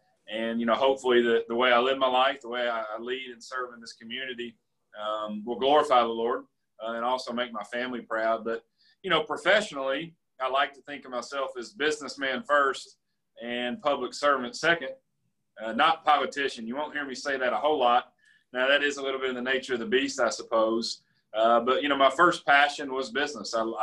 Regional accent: Somerset, Kentucky, United States; I accomplished one of my dreams in life, which is to get to serve and lead my hometown. I've had that vision for a long time for Somerset and for Kentucky, and here we are.

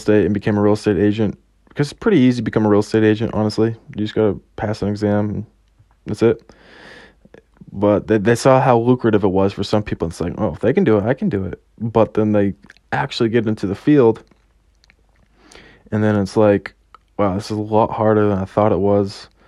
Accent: Massachusetts, United States; I have been a lifelong Patriots fan because I'm from New England, Massachusetts.

